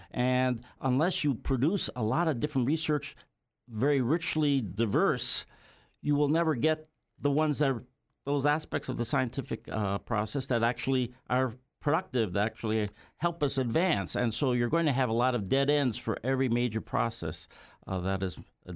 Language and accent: English; Wisconsin, United States; Senator Proxmire, who was a senator in my home state of Wisconsin